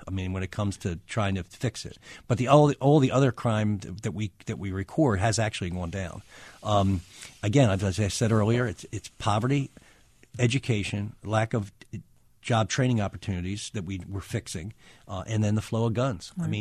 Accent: Philadelphia, Pennsylvania, United States; when I was growing up in South Philly in the 1960s

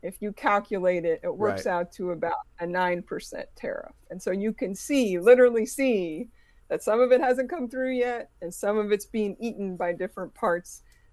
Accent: Pennsylvania, United States; I'm from Pennsylvania as well, the middle part

